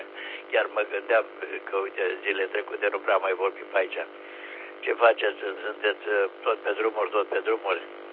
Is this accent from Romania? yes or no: yes; Oltenia, Romania; suntem Olteni